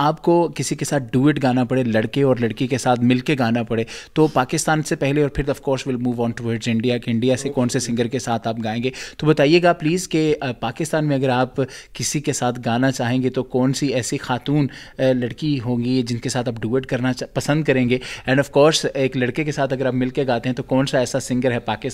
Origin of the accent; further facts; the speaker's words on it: Jhelum, Punjab, Pakistan; پاکستان میں بڑی پیاری پیاری سی جگہ ہیں, جیسے کہ میرا ضلع جو ہے وہ جہلم ہے, جہلم میں قلعہ روہتاس ہے